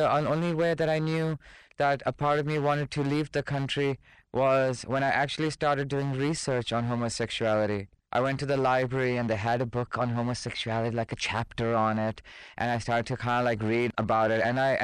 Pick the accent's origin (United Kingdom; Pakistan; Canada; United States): Pakistan; Being Hindu and growing up in Pakistan was a very challenging situation